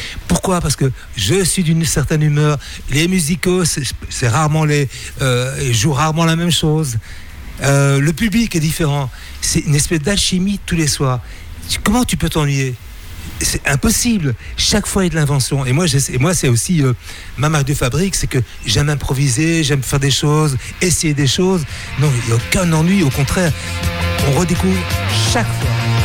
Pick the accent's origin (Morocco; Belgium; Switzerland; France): Belgium; Je pense que j'étais le premier belge à dire que j'étais belge, quoi.